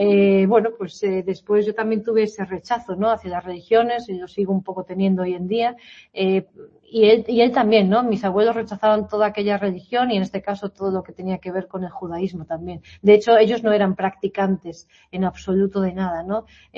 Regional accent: Vigo, Galicia, Spain; Bueno, yo soy de Vigo, en Vigo desde luego no lo hay

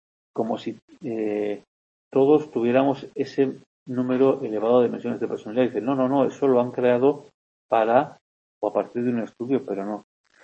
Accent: Andalusia, Spain; Veo que la situación en mi tierra Andalucía es distinta que aquí.

